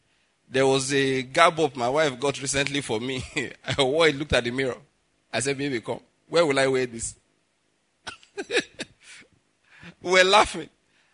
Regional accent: Western Nigeria, Nigeria; born there; I was born in Western Nigeria. My parents are of the Yoruba extraction.

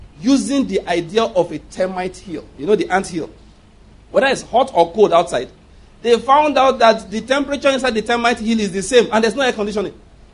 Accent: Nigeria; I'm a Nigerian, so I don't have problem in that area.

